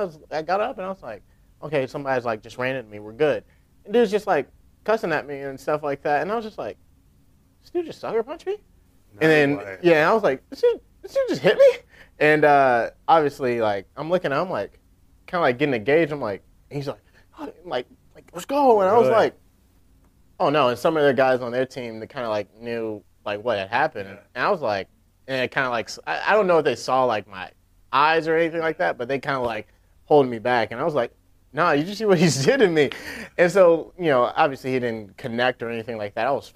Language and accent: English; Atlanta, Georgia, United States; you know, I'm from Atlanta, Georgia, you know, so many miles away from Japan.